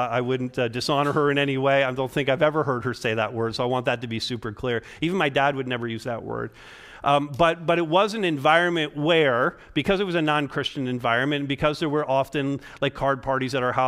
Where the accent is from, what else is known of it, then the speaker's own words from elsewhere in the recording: Quebec, Canada; because I grew up in Quebec, borrowing French swears when the English ones wouldn't